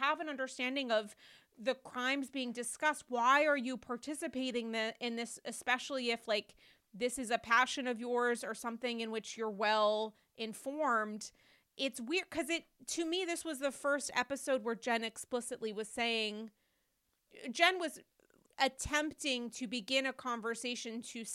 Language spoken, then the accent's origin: English; New England, United States; I'm from New England. Nothing gets me more content, shall we say, than a strong Boston accent.